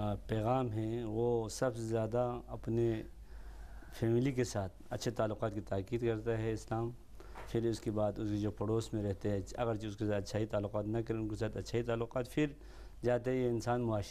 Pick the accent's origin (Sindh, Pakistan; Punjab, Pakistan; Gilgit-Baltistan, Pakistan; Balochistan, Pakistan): Gilgit-Baltistan, Pakistan; Ganche; now in Iran; اور میں پاکستان سے تعلق رکھتا ہوں. صوبہ جو جدید پاکستان، حکومت پاکستان نے جو بنایا ہے گلگت بلتستان، اس کے انتہائی آخری ڈسٹرکٹ گانچے سے تعلق ہوں میرا.